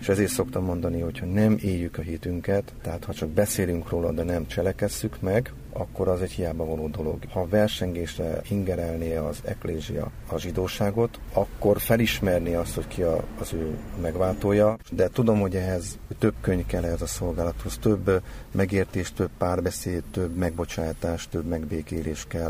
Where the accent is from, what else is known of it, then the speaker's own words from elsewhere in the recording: Hungary; Én is 50 éve Magyarországon élek. Tudom azt, hogy nőttem fel, milyen légkörben. Tehát én is magyar vagyok, itt születtem, és nagyon szeretem a hazámat.